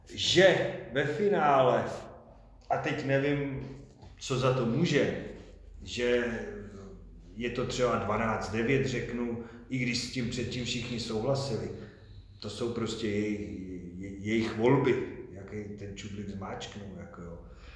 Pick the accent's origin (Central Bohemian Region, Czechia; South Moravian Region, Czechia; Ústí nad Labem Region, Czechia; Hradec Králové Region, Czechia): Ústí nad Labem Region, Czechia; Roudnice nad Labem; Takže si myslím, že to jako hrdost roubničáků, že jsem já z Roubnice, pomalu vymizí.